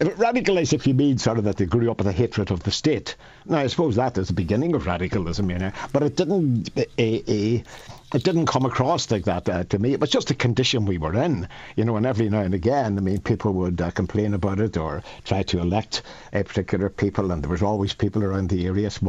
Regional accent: Derry, Northern Ireland, United Kingdom; I come from Russell Street, which is right in the heart of the Bogside

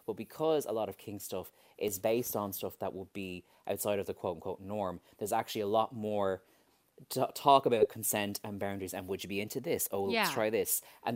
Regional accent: Ireland

